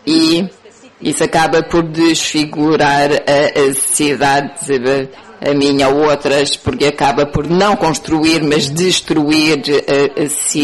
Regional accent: Poland; Portuguese is a second language; Eu venho do norte da Polónia

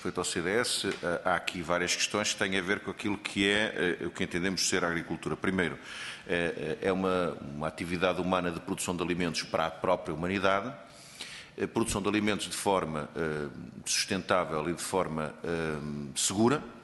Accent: Ponte de Lima, Viana do Castelo, Portugal; Eu que sou de Ponte Lima

